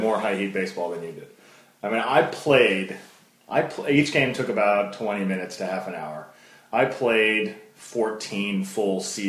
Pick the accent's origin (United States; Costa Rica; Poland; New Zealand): United States; Maybe, but that's okay. I'm American. I get to not like soccer.